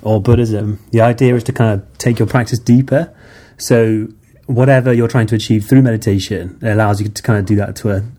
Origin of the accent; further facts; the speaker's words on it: Liverpool, North West England, United Kingdom; I'm not from a sangha. I'm from Liverpool.